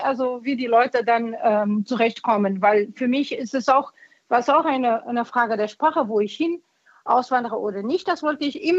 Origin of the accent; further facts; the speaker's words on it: Portugal; German is a second language; ich bin gebürtiger Portugiesin